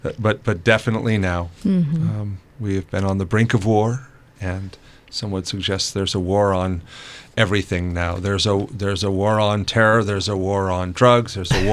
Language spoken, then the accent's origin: English; California, United States; I grew up in California, so the earthquake thing has always been there.